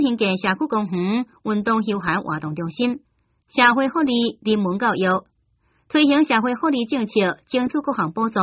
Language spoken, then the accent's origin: Chinese; Taiwan; 我是台湾人我主张台湾独立